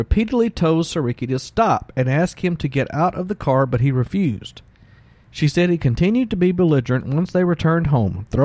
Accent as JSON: {"language": "English", "region": "Mississippi", "country": "United States", "tie": "born or raised there", "said": "Now, growing up in Mississippi, a swirly is when you got your head stuck in the toilet and you flushed it."}